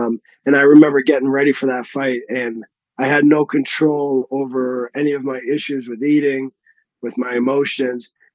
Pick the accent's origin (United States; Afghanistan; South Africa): United States; Massachusetts; I'm Irish and I'm Italian, and I grew up in like a suburb outside of Boston, and my whole street was all relatives, right? That Irish Catholic family.